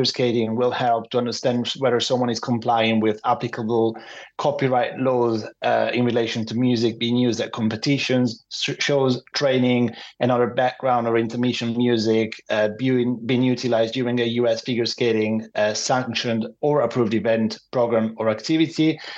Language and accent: English; Milan, Lombardy, Italy; because I'm originally from Milan